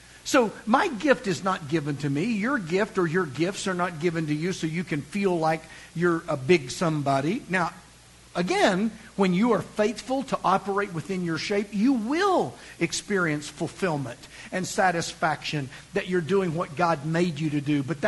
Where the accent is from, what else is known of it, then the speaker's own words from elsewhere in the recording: Van Buren, Arkansas, United States; growing up in Van Buren